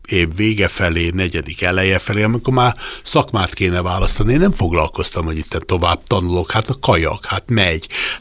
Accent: Budapest, Hungary; born there; Én Óbudára születtem, és nem messze az Aquincumi romkert mögött található az Almási Balogh Loránd által tervezett gázgyári lakótelep, ami szerintem a világ közepe úgy, ahogy van.

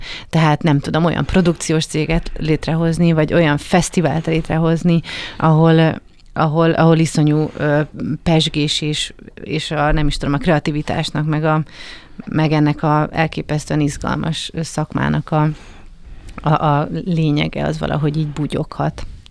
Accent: Budapest, Hungary; Én budapesti vagyok, és egy vidéki, igazából kisvárosba, amit összehasonlíthatatlan Budapest, tehát teljes összezártságban iszonyú intenzív 4-5 év volt.

